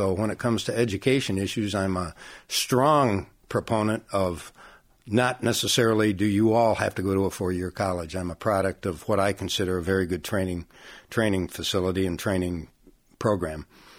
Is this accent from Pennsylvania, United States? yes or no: no; Kalamazoo, Michigan, United States; I am a lifelong resident of Kalamazoo, been here my whole life. I grew up in the Edison neighborhood. We knew it as Washington Square back then